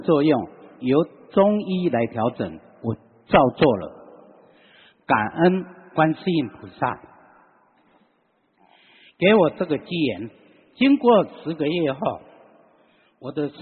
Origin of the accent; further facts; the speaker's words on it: Taiwan; 我说我们是台湾的